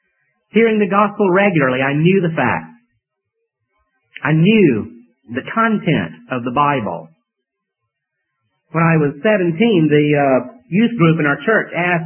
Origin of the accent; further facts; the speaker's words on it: Atlanta, Georgia, United States; I was raised in Atlanta, Georgia. I think I mentioned the other Wednesday evening. And I was raised in a Christian home.